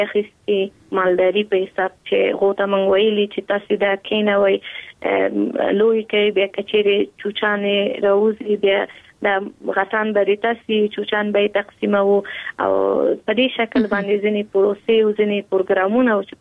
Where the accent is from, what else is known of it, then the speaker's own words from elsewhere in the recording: Kabul, Afghanistan; په کابل کې زیږیدل یم په کابل کې لوی شوم په کابل کې مو تحصیلات